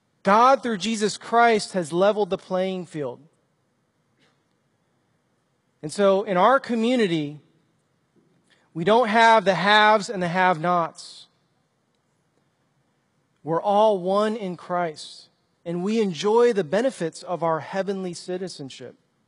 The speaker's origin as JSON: {"language": "English", "town": "Chicago", "region": "Illinois", "country": "United States", "tie": "born or raised there", "said": "I was like from Chicago. I grew up on the streets and was just roving around the streets, getting into trouble."}